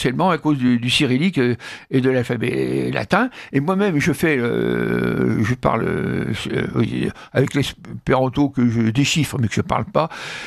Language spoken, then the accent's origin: French; France; En tant que Français, ça me navre